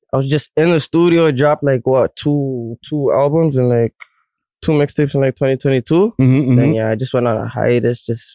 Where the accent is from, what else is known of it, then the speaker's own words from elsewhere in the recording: Toronto, Ontario, Canada; I'm Canadian, bro. Yeah. I don't even hear my accent.